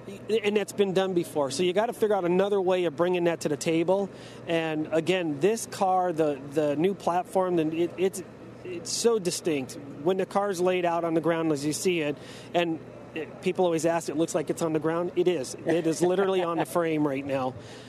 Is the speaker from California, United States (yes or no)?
yes; Huntington Beach, California, United States; I'm from California, Huntington Beach.